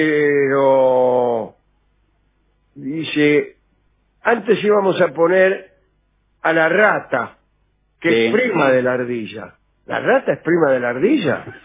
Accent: Baigorrita, Buenos Aires Province, Argentina; ¿Qué acento tengo? ¿El acento porteño tengo? Déjese. Bien. Yo soy de Baigorrita, señor.

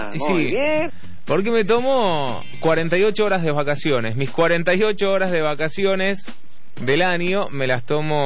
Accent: San Martín, Buenos Aires Province, Argentina; Esta tarde, en San Martín, lugar de donde soy originario, cayó granizo.

